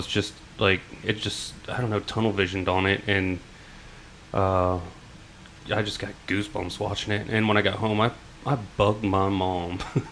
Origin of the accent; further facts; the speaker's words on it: Rockledge, Florida, United States; also born or lived in Biloxi, Mississippi / Denver; Well, I was born in Biloxi, Mississippi on a Air Force military base. Huh. And just a few months after that, my family moved to Denver, and my little brother was born out there, and then we moved to Florida, out in Rockledge